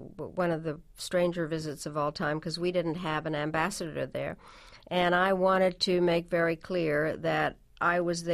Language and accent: English; Washington, District of Columbia, United States; And I grew up in Washington when Jackie Kennedy was the first lady, and she set a whole style.